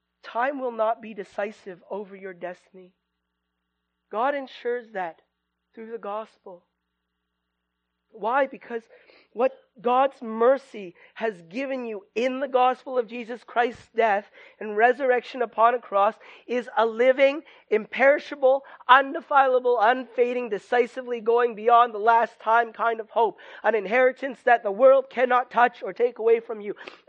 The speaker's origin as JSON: {"language": "English", "country": "Canada", "said": "I'm from Canada. None of you have ever eaten ketchup chips before, likely."}